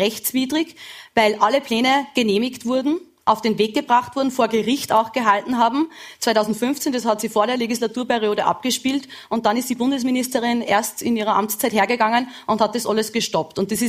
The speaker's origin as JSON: {"language": "German", "region": "Upper Austria", "country": "Austria", "tie": "born or raised there"}